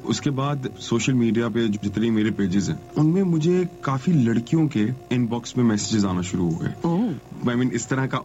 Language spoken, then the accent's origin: Urdu; Lahore, Punjab, Pakistan; born there; moved away as an adult; now in Karachi, Pakistan; پیدائش لاہور کی ہی ہے اور اس کے بعد کام کے سلسلے میں مجھے کراچی ہجرت کرنی پڑی.